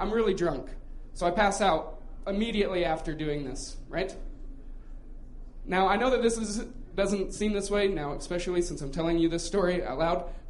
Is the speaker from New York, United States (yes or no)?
no; Broomfield, Colorado, United States; I grew up in Broomfield, suburbia.